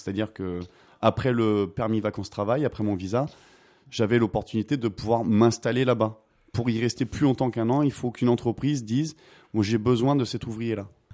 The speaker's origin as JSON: {"language": "French", "region": "Auvergne-Rhône-Alpes", "country": "France", "said": "Puis moi, je suis du Vercors, enfin, de la Drôme, je suis souvent dans le Vercors, j'habite en Haute-Savoie."}